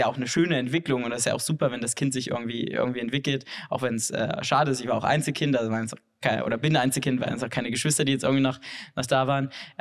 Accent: Saxony-Anhalt, Germany; In Sachsen-Anhalt, wo ich herkomme, noch nicht.

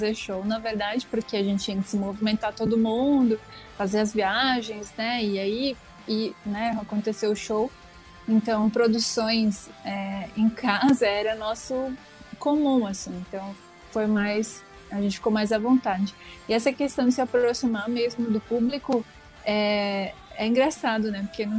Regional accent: Santa Catarina, Brazil; somos aqui de Santa Catarina e dois membros são de outro estado.

